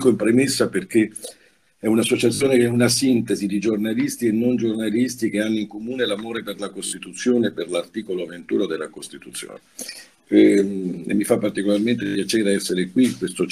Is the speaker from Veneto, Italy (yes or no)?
yes; Veneto, Italy; lo dico anche alle regioni da dove vengo io, dal Veneto